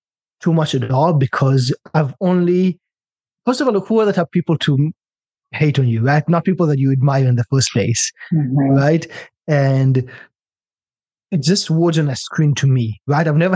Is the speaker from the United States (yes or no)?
no; China; also born or lived in Israel; I went to university in British Columbia in Canada. I'm from Israel originally, by the way, and I grew up in China. So all over the world.